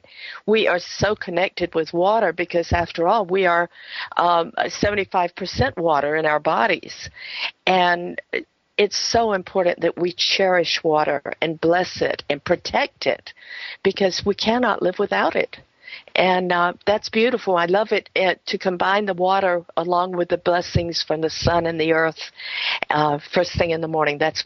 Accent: the South, United States; I know I grew up in the South and in a culture that didn't believe a dog had a soul

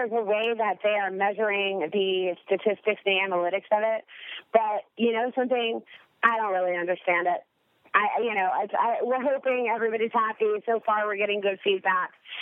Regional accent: Washington, District of Columbia, United States; now in Puerto Rico; I'm located 7 miles off the coast of Puerto Rico. I'm not in New York. I'm not in my hometown of Washington, D.C.

